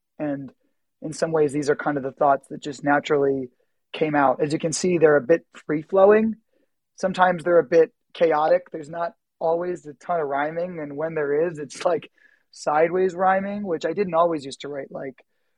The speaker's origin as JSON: {"language": "English", "town": "South Windsor", "region": "Connecticut", "country": "United States", "tie": "born or raised there", "said": "Well, I am originally from South Windsor, Connecticut. I'm a ninth generation Connecticut resident. So my family has been here for years."}